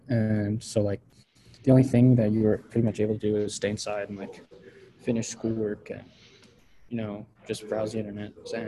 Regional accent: New Jersey, United States; So I'm from New Jersey, and the response was pretty good.

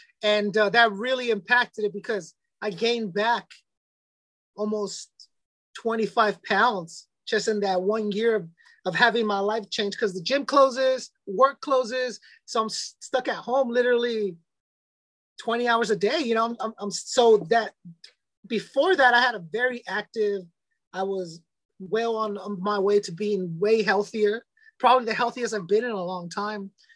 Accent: United States; I'm an American. I don't know if you asked for the nationality.

